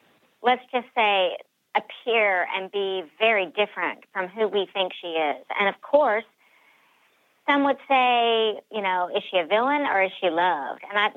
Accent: the South, United States; I'm related to these kind of people. I grew up in the South.

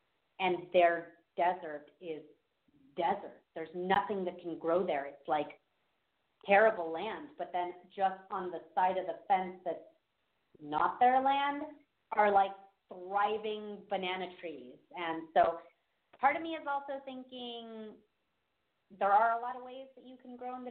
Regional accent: Philippines; I'm from the Philippines, so that food is more, like, the kind of food that I want, you know?

